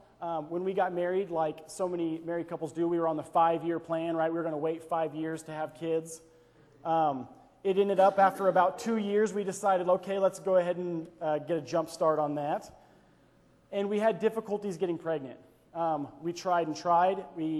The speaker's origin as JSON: {"language": "English", "region": "Kansas", "country": "United States", "also_born_or_lived": "Anchorage, United States", "said": "I'm originally from Kansas, moved to Alaska almost 4 years ago, and lived there for 3 years in Anchorage while I got my MFA"}